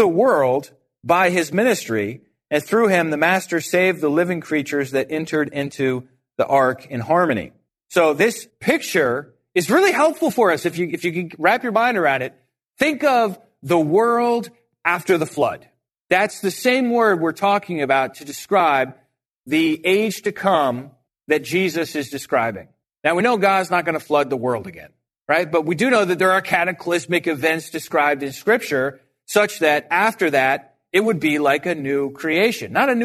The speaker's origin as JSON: {"language": "English", "country": "Ireland", "said": "I'm Irish."}